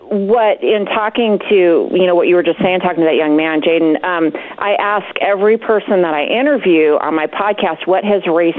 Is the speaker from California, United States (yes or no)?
yes; Santa Maria, California, United States; I grew up near Santa Maria Speedway, where, you know, I had friends in high school.